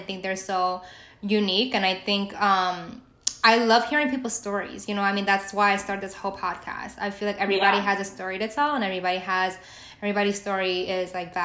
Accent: New York, United States; I think even me as a New Yorker, and somebody, trust me, everybody knows I'm always like, I'm a native.

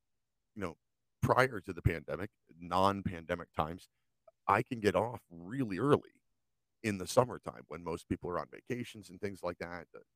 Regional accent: United States; Things that I saw growing up in America

